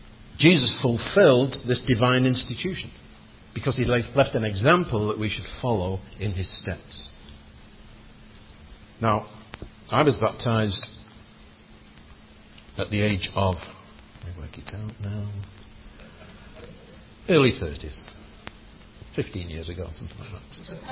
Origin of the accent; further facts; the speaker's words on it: Blackpool, North West England, United Kingdom; born there; I was born in Blackpool and christened in Lytham.